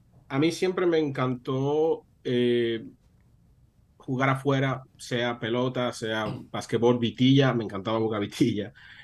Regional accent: Santo Domingo, Distrito Nacional, Dominican Republic; So, nací en Santo Domingo, en la capital, allá en República Dominicana. Básicamente me crié en la capital, diferentes lugares donde crecí la mayoría del tiempo fue en Los Ríos, ahí casi al lado de Intec.

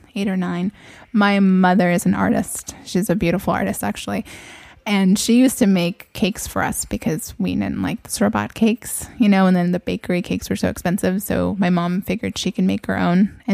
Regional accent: San Jose, California, United States; moved away as an adult; now in San Diego, United States; Oh, from the Bay Area. I'm actually from San Jose. And I moved out to San Diego.

